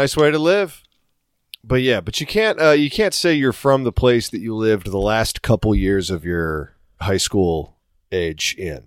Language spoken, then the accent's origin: English; Maryland, United States; I say just Maryland, and then when they start talking about Baltimore, and I go, oh, not even a little bit close to that.